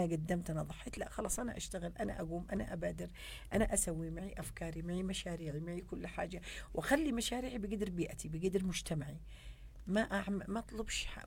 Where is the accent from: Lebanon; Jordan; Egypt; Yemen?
Yemen; ليه ما كانتش الثقافة هذه عندنا في اليمن؟